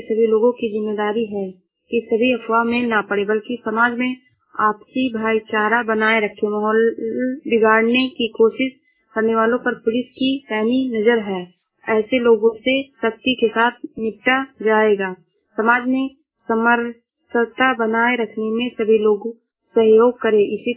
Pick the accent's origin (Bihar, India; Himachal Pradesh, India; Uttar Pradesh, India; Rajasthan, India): Uttar Pradesh, India; Shravasti; मैं जिला श्रावस्ती से हूँ।